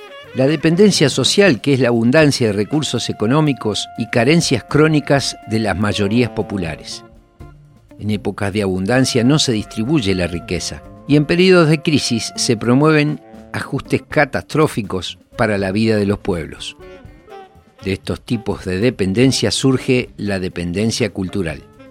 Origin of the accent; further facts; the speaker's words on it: Argentina; Somos argentinos y latinoamericanos y desde aquí lo estamos desarrollando.